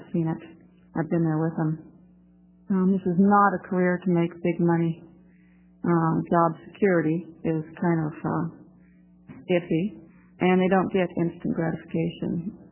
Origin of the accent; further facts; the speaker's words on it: Bend, Oregon, United States; I'm from Bend, Oregon. I'm an avid big game hunter.